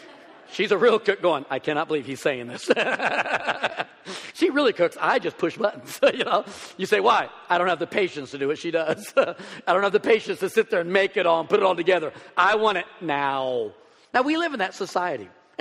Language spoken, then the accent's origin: English; Springfield, Missouri, United States; I remember growing up in Springfield, Missouri, and I'm convinced that my boss was a psychomaniac.